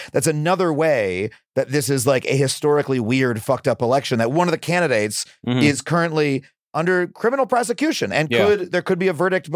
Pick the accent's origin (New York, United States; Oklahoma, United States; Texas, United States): New York, United States; I grew up on Long Island.